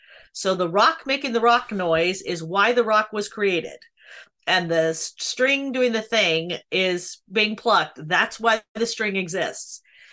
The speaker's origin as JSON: {"language": "English", "country": "United States", "said": "I did not have the benefit of a classical education, so I'm always a little bit, as an American, I could have done better, I suppose."}